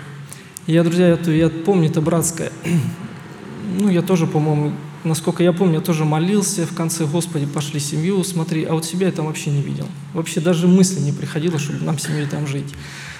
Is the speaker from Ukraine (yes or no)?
no; Voronezh, Voronezh Oblast, Russia; Сам я родом с Воронежа. В 2001 году первый раз уехал на Таймыр в ноябре месяце.